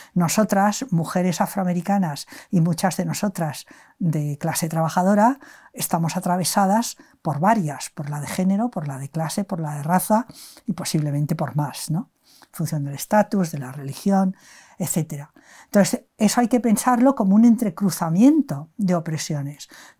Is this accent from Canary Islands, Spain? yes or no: no; Barcelona, Catalonia, Spain; born there; moved away as an adult; now in Madrid, Spain